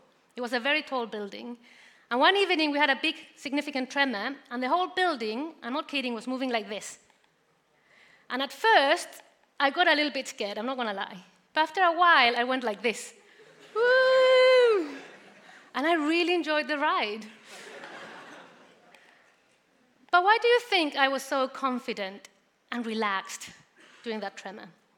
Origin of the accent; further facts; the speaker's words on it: Chile; I'm from Chile, as Pastor Steve said.